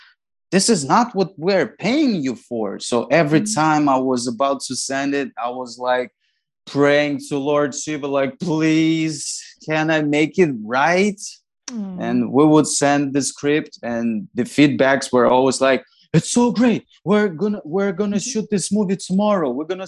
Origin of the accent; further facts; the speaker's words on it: Welby, Moldova; I'm from Welby, Moldova, blah, blah, blah.